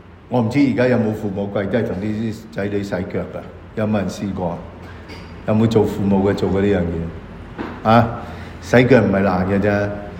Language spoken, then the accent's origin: Cantonese; China; 他们不会吃那些血的，不同我们中国人什么都吃。